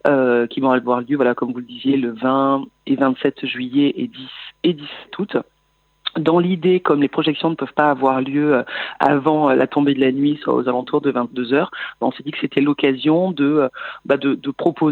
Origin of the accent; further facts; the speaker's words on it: Toulouse, Occitanie, France; Et on est originaire de Toulouse.